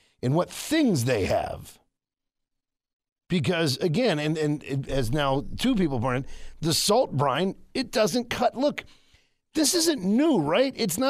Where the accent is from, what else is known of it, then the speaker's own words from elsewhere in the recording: Washington, District of Columbia, United States; I mean, again, growing up in Washington, D.C., as a young boy, there was I think we had like a 3-foot snowstorm.